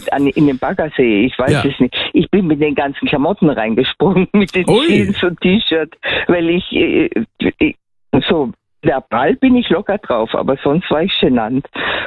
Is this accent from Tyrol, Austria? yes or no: yes; Innsbruck, Tyrol, Austria; Ja, ich fahre jetzt am 11. nach Innsbruck für 2 Wochen, Gott sei Dank.